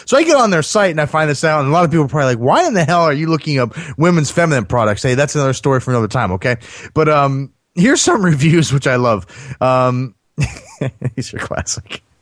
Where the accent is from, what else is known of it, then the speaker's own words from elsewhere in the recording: St. Louis, Missouri, United States; we're from St. Louis, came all the way to see